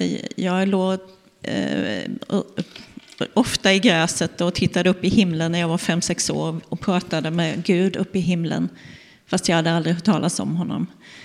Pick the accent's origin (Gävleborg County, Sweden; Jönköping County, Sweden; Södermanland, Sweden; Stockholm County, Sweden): Jönköping County, Sweden; Vetlanda; Nej, jag kommer ju också från Småland, från Vetlanda. Yngsta barnet av 6, men uppväxt med 5 syskon. Eller vi är 5. Och jag är uppväxt i en icke-troende familj.